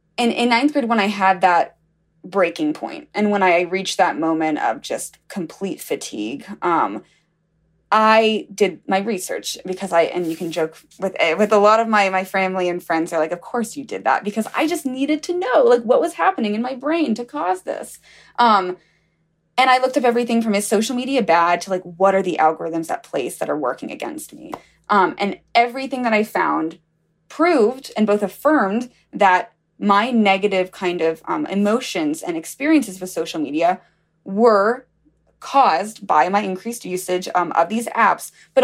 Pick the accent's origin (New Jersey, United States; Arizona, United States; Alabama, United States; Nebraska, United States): Alabama, United States; I'm gonna be so lucky to get to Mississippi. I'm from Alabama.